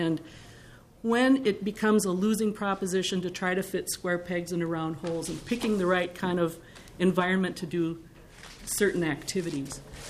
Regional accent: Eveleth, Minnesota, United States; I was raised in and born and raised in Eveleth, Minnesota.

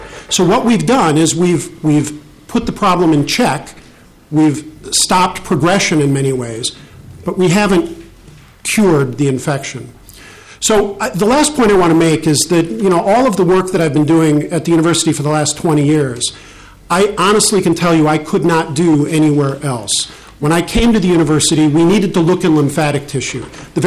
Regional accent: Arden Hills, Minnesota, United States; Just by way of background, I grew up in Arden Hills, just a little bit north of here

